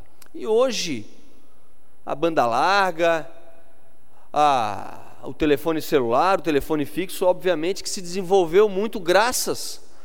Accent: Santa Catarina, Brazil; como catarinense

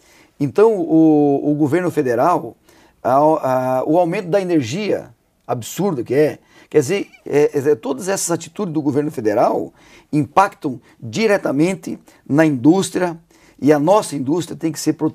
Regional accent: Joinville, Santa Catarina, Brazil; Eu sou de Joinville, sou da região norte de Santa Catarina, felizmente, e nós estamos numa cidade, numa região que mais cresce do Brasil

